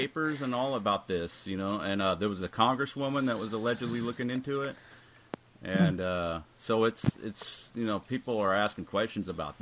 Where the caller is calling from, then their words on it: Lawton, Oklahoma, United States; I'm calling from Lawton, Oklahoma.